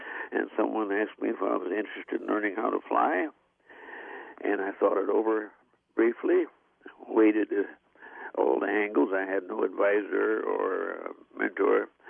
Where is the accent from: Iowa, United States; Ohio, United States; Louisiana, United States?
Iowa, United States; Iowa Falls; So I went back to my hometown of Iowa Falls, Iowa.